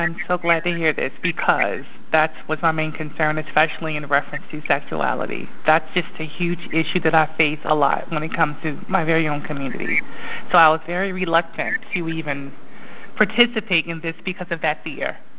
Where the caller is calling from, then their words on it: Washington, District of Columbia, United States; I'm calling from Washington, D.C., and I am super interested in becoming a member and doing as much as I can.